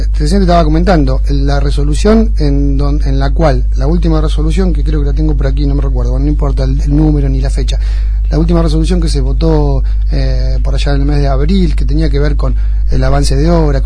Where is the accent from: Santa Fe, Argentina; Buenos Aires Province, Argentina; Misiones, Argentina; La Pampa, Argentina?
Buenos Aires Province, Argentina; Bolívar; Yo, si bien soy de Bolívar, volví hace 5 años de la mano del intendente a mi ciudad